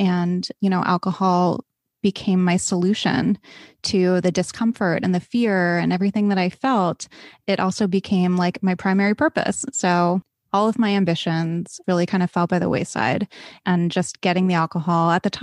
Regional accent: East Coast, United States; You know, I grew up on the East Coast. I went to private school. My dad was a doctor.

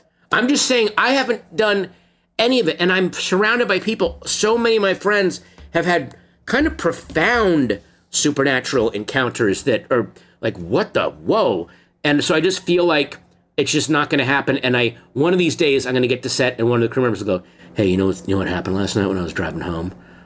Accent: Virginia, United States; I grew up in Northern Virginia, surrounded not only by Civil War battlefields, but Revolutionary War battlefields. Leesburg, everything around me, there was a friggin' battlefield.

